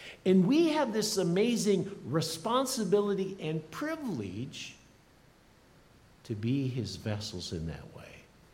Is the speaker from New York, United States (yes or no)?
no; Iowa, United States; You know, I grew up in Iowa. When I was 14, my dad died, heart attack in the backyard.